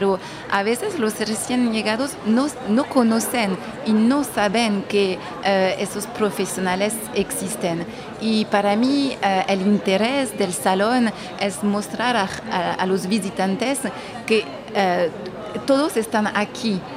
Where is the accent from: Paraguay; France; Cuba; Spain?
France; now in Montreal, Canada; Yo vengo de Francia y hace 7 años que vivo aquí en Montreal.